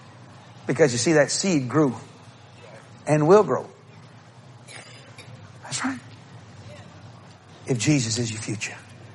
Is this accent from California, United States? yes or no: no; Louisiana, United States; You understand something, lady? We're Cajun people. We talk like that.